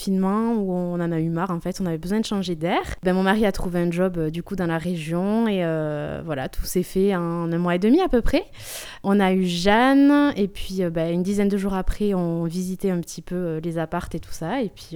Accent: Toulouse, Occitanie, France; moved away as an adult; J'ai 32 ans, je suis originaire de Toulouse. Je suis arrivée ici il y a à peu près un an avec mon mari et nos trois enfants.

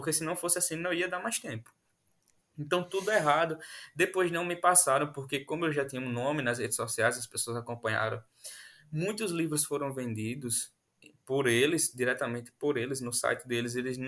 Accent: Sapé, Paraíba, Brazil; aqui eu sou da cidade de Augusto dos Anjos, que é um dos maiores poetas do Brasil. Então, ele é nascido aqui na minha cidade, que se chama Sapé, na Paraíba.

